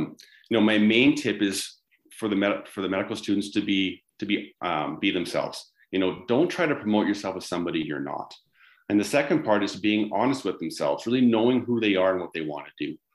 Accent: British Columbia, Canada; growing up in Lower Mainland, I was used to very dreary, wet winters.

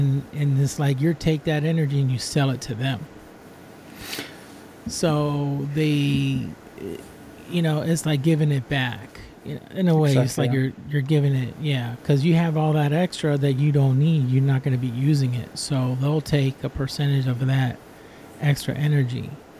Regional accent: Puerto Rico; It's like for an example where I'm from Puerto Rico.

